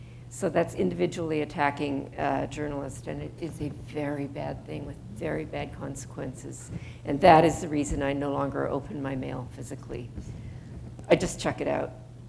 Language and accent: English; Canada; oh God, I'm so Canadian about it.